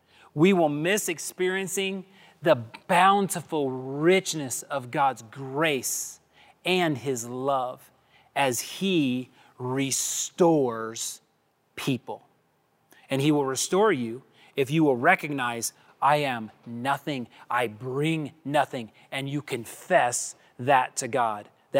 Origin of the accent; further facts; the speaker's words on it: the South, United States; And that does describe a bunch of people that I grew up with down in the South.